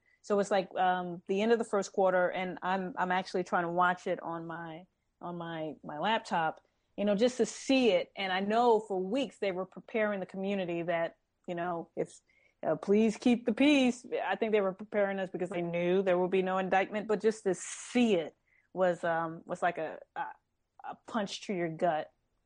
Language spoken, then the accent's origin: English; St. Louis, Missouri, United States; you know, I'm from St. Louis, so like the Cardinals, Rams, Mizzou, blah, blah, blah.